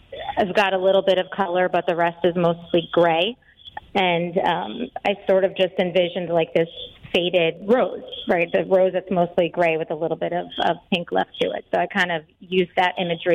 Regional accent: Mahopac, New York, United States; I am from Mayapak.

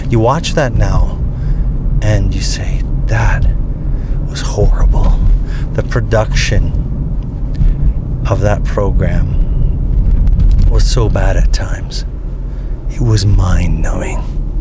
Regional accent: Canada; I'm Canadian after all.

